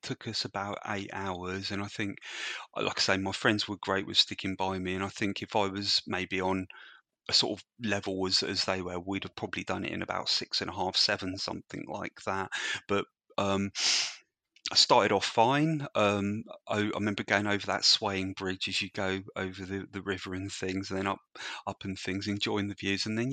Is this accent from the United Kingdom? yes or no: yes; Maidenhead, South East England, United Kingdom; around my hometown of Maidenhead